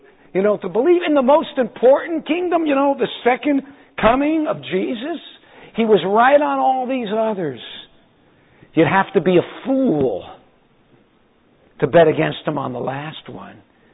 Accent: Miami Beach, Florida, United States; I grew up on Miami Beach.

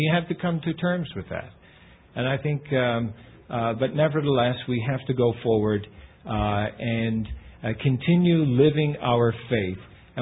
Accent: Canada; now in United States; certainly in my home country in Canada.

